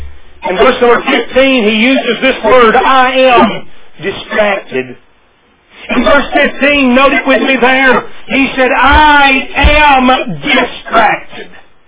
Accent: Tennessee, United States; one of those mountains that I grew up in East Tennessee where the laurels grow thick

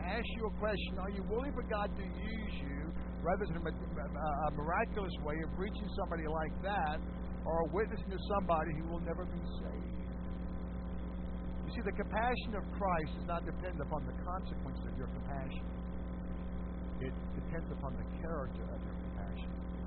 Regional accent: Canada; born there

